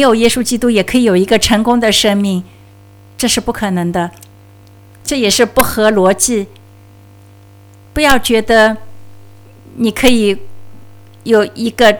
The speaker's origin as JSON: {"language": "Chinese", "country": "New Zealand", "tie": "born or raised there", "also_born_or_lived": "California, United States", "said": "我的老家是来自加利福尼亚，我是在加利福尼亚出生的，我当然基本上是在纽西兰成长的哈，因为我这个五岁就来新西兰了，所以我基本上是更像 Kiwi。但是不管怎样，我的家是来自加利福尼亚。"}